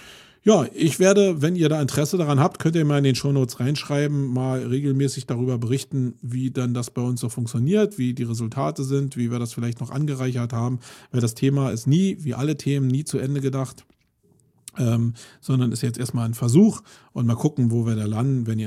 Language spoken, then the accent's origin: German; Germany; als Deutsche